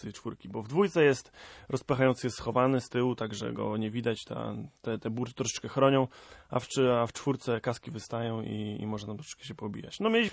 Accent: Grudziądz, Kuyavian-Pomeranian Voivodeship, Poland; Ja koło Grudziądza się wychowałem, miała miejscowość, grupa, garnizonowa miejscowość, także tam mnie ludzie rozpoznają, w moim rodzinnym mieście Grudziądzu

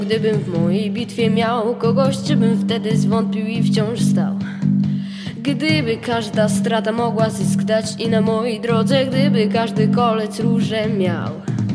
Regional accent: Gdańsk, Pomeranian Voivodeship, Poland; Mam 13 lat i jestem z Gdańska.

